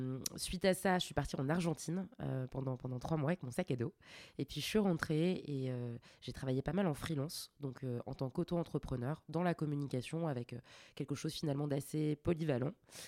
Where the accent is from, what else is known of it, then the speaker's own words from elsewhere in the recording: Hauts-de-France, France; moved away as an adult; now in Paris, France; Moi, je viens de Picardie, enfin on dit Hauts-de-France maintenant.